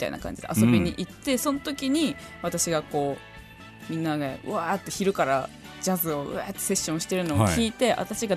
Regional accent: Hokkaido, Japan; まあ、私北海道出身なので、

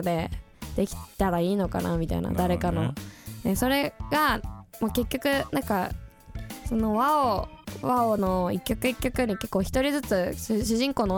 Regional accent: Fukuoka, Japan; 福岡出身なんで、はい、地元に帰った時に

